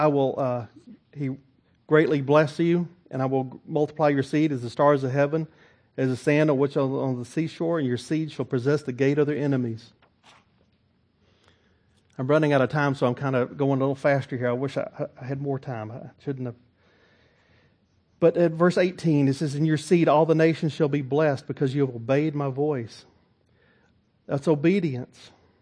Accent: Texas, United States; I tell you, I'm from East Texas, so I can say that.

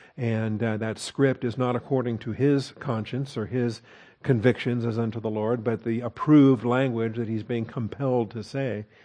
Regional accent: Washington, United States; I grew up in a border state. I grew up in Washington State, right by that ferocious Canadian border.

